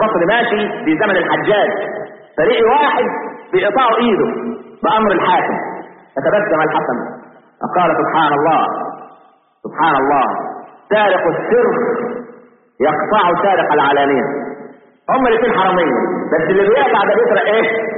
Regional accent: Egypt; والعلمانيين اللي عندنا في مصر

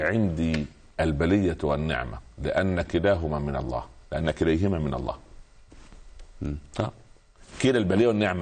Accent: Egypt; يعني عندنا في مصر يقول لك

